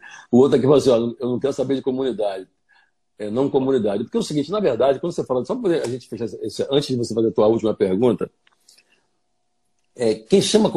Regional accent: Rio de Janeiro, Brazil; Favela do Sapo. A Favela do Sapo é uma favela que fica no bairro de Camará. Camará é um bairro e tem uma favela chamada Sapo, que é onde eu fui criado. Oh. Quer dizer, criado a partir de 14 anos, né?

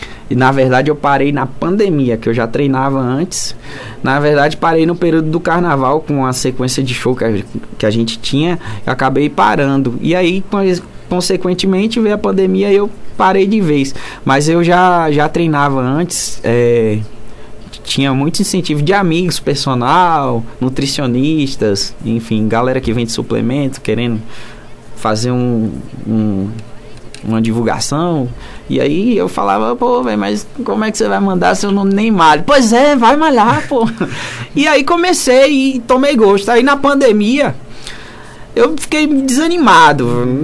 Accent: São Paulo, Brazil; É que eu sou paulista, eu puxo um pouquinho quando eu falo.

